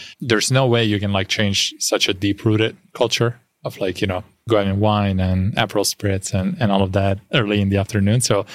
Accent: Rome, Lazio, Italy; now in United States; As a fellow European escapist, I grew up in Rome.

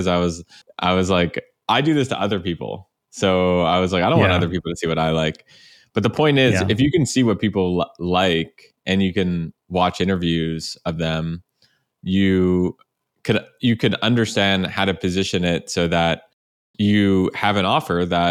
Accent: Canada; You know that I'm Canadian.

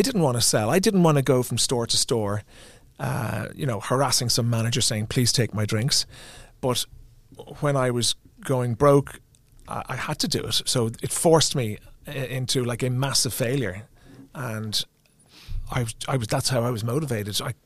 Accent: Ireland; we're Irish

